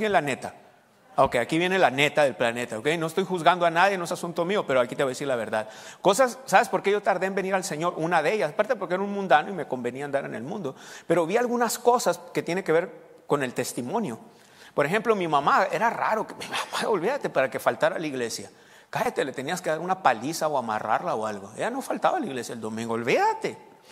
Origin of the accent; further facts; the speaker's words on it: Sonora, Mexico; Se nota que soy de Sonora, ¿no?